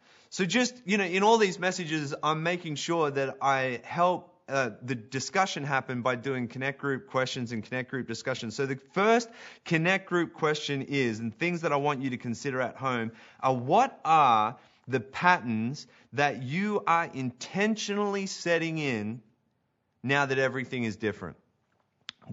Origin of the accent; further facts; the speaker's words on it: Australia; accent: Australian; now in Canada; The moment I talk, the moment things start coming out of my mouth and my Aussie accent, people ask me, like, oh, you know, what are you doing here?